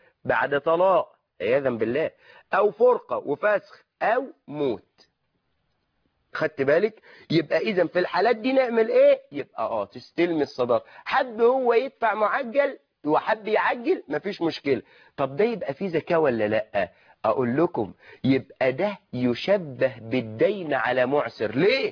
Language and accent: Arabic; Egypt